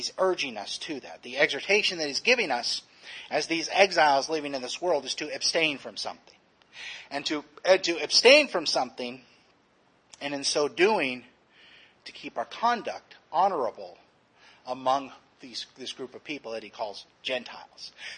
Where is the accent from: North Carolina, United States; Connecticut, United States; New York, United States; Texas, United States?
Texas, United States; just like me right now, I'm from Texas. I'm no longer in Texas, I'm from Texas.